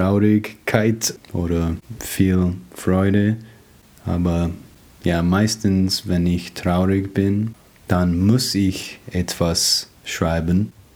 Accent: Springfield, Massachusetts, United States; German is a second language; now in Delaware, United States; Ich komme aus den USA, aus Springfield, Massachusetts. Ich bin in Deutschland seit 2017.

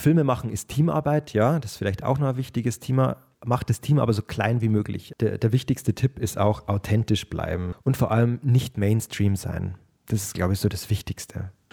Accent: Passau, Bavaria, Germany; ich bin 28 Jahre alt und ich komme aus Passau

